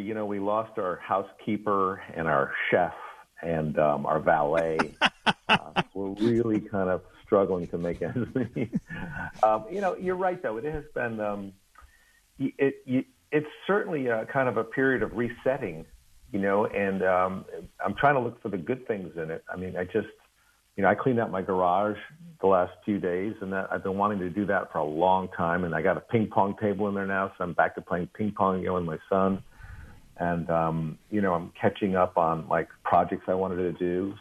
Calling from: Los Angeles, California, United States; I'm in Los Angeles.

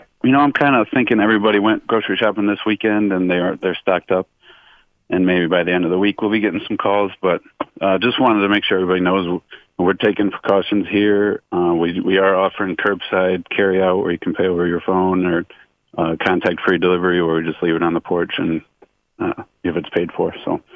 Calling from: Ann Arbor, Michigan, United States; I'm calling from Tormino's Pizza and Burrito Joint in Ann Arbor.

